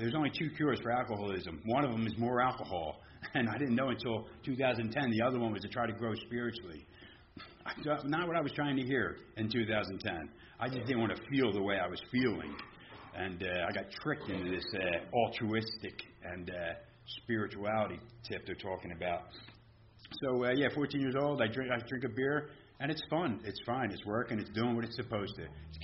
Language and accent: English; Philadelphia, Pennsylvania, United States; Born and raised in South Philly, stone cold Christian, whatever you want to call them, Catholic guys.